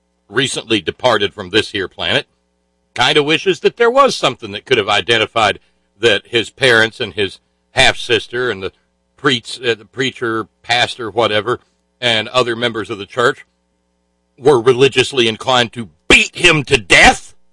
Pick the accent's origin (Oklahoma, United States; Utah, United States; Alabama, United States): Alabama, United States; It's probably because I'm from Alabama